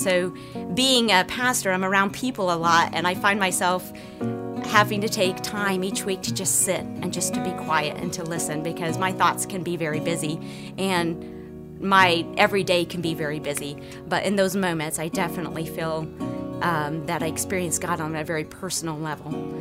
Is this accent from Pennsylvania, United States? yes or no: no; Cincinnati, Ohio, United States; from Cincinnati, Ohio